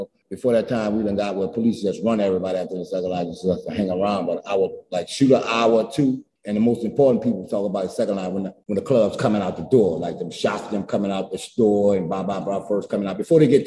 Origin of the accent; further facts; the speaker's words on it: New Orleans, Louisiana, United States; Well, growing up in New Orleans, and that's why I call it New Orleans. I'm from uptown, downtown